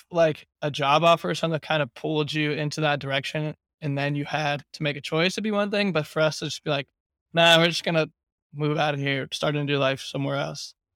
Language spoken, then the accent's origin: English; Annapolis, Maryland, United States; now in Baltimore, United States; I'm in Baltimore. I'm from Annapolis, but I live in Baltimore.